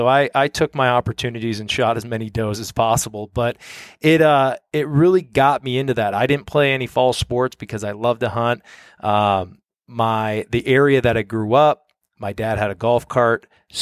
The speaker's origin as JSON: {"language": "English", "region": "Minnesota", "country": "United States", "tie": "born or raised there", "said": "So I was born and raised in Minnesota, central Minnesota."}